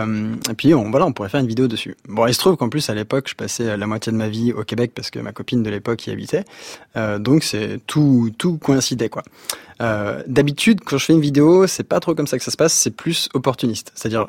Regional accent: Sury-le-Comtal, Auvergne-Rhône-Alpes, France; on a grandi à Suril-Comtal dans la Loire, et on était déjà un peu une famille particulière parce qu'on avait un bateau dans le jardin.

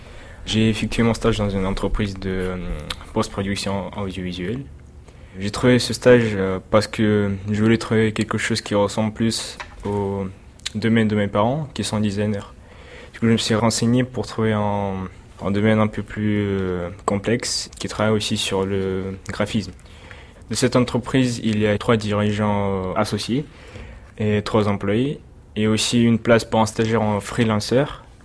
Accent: Russia; French is a second language; now in France; Oui, en Russie.

